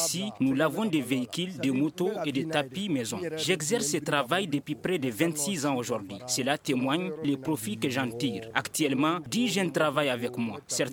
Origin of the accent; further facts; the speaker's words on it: Ségou, Mali; Chez nous à Ségou, les difficultés sont liées à la gestion.